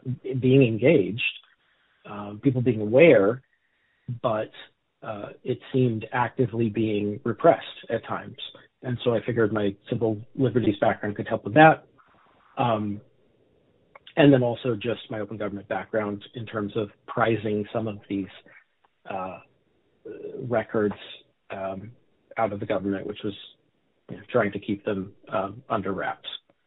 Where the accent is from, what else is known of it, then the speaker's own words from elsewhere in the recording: Vallejo, California, United States; So I grew up in Vallejo, California. Lived here the first 22 years of my life. I went to Vallejo Public Schools.